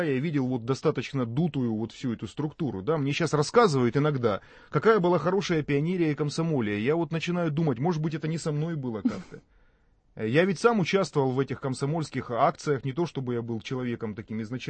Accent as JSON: {"language": "Russian", "town": "Rostov-on-Don", "region": "Rostov Oblast", "country": "Russia", "tie": "born or raised there", "lives_now": "Moscow, Russia", "said": "Я был не москвич тогда, я жил и родился. Родился и жил в Ростове."}